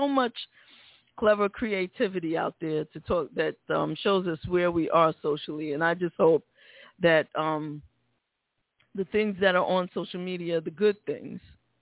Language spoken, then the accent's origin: English; Bronx, New York, United States; Yeah, I'm from the Bronx and, you know, DJing, that's where it came from